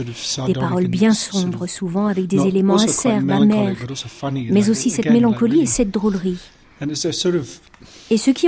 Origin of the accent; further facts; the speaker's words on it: England, United Kingdom; French is a second language; also born or lived in Cyprus; Il faut dire que je suis chypriote, mais que j'ai grandi en Angleterre